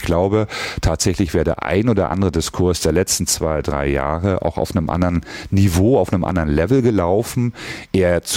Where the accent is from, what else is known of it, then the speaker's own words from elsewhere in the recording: Mecklenburg-Vorpommern, Germany; Philipp Amthor aus Mecklenburg-Vorpommern, also auch aus meinem Heimatbundesland